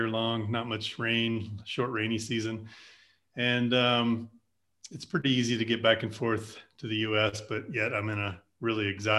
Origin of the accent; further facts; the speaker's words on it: Virginia, United States; also born or lived in New York City / Nashville; I grew up in Virginia, which does get kind of cold in the winter. And I lived in New York City, which was even worse, and Nashville